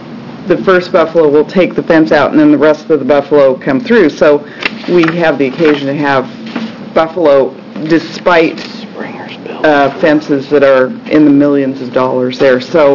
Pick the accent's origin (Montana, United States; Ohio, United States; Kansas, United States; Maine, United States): Montana, United States; I come from Montana, and we have a ranch adjacent to a large ranch that Ted Turner has purchased